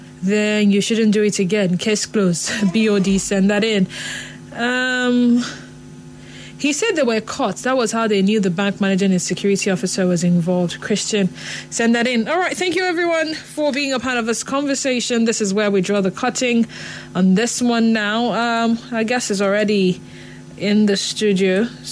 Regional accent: Port Harcourt, Rivers, Nigeria; from Port Harcourt.

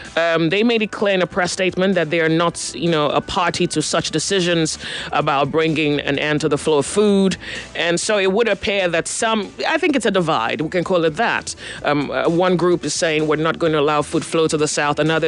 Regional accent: Nigeria; they've put me through something I call somewhat unbearable stress, just being a Nigerian.

